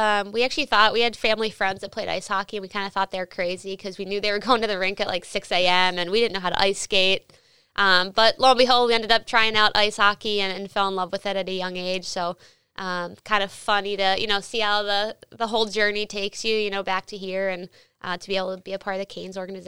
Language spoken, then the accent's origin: English; Philadelphia, Pennsylvania, United States; also born or lived in Pittsburgh; Yeah, so actually I was born in Pittsburgh. And then we moved to Philadelphia when I was six.